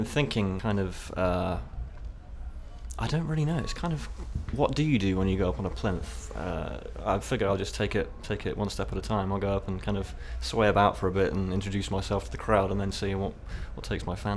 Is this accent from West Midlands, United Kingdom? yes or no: no; London, United Kingdom; I'm 24 years old and I come from London.